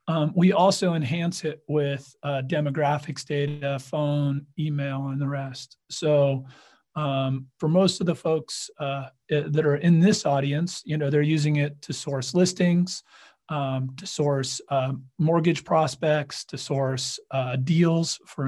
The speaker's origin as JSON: {"language": "English", "region": "California", "country": "United States", "tie": "born or raised there", "said": "being a Californian born and raised."}